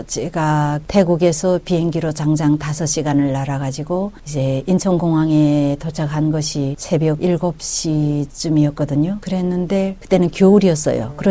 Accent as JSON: {"language": "Korean", "region": "Kangwon", "country": "North Korea", "tie": "born or raised there", "said": "아, 제 고향은 강원도예요. 강원도고 바로 남한 땅이 바라보이는 그런 지역이라 항상 어려서부터 저 철조망 너머에는 뭐가 있을까, 누가 살까"}